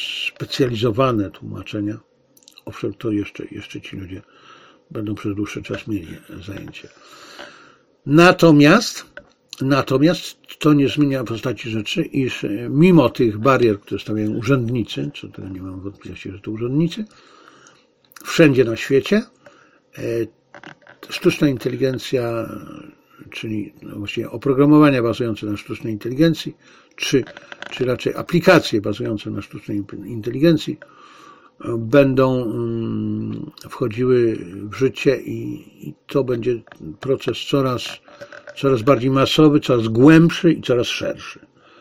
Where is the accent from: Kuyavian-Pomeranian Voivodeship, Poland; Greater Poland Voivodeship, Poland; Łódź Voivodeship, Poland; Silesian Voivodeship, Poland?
Silesian Voivodeship, Poland; Zabrze; Tak to kiedyś u mnie na Śląsku w Zabrzu się mówiło.